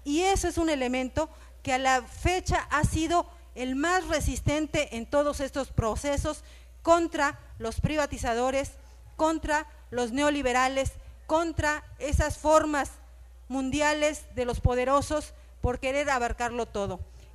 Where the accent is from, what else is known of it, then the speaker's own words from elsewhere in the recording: Mexico; nosotros como mexicanos conocemos